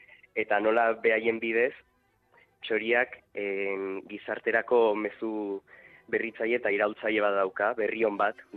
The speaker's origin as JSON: {"language": "Basque", "town": "Ibarra", "region": "Basque Country", "country": "Spain", "tie": "born there", "said": "Ibarran jaio nintzen, baino txikitatik alegin bizi izan du nahi"}